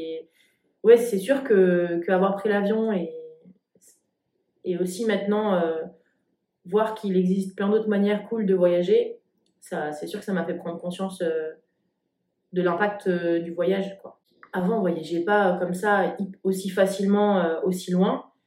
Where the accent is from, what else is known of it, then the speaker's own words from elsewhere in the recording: Paris, Île-de-France, France; j'ai 26 ans, je suis parisienne